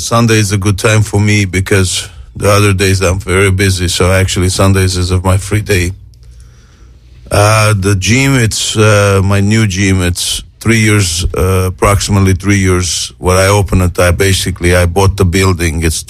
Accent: Armenia; I'm from Armenia, in the former Soviet Union, mm-hmm. and we are part of Russia. And but now we are a very much independent country. Armenia is Armenia now.

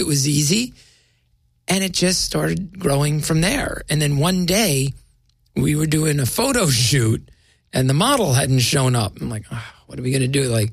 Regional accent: New Jersey, United States; one of my best friends growing up in Jersey.

